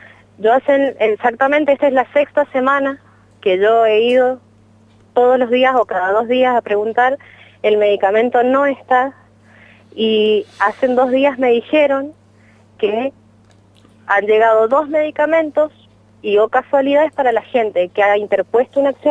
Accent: Tunuyán, Mendoza, Argentina; yo soy de Tunuyán, uh-huh. En el Valle de Uco

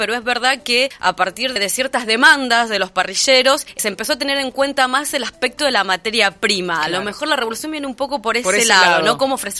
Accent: Argentina

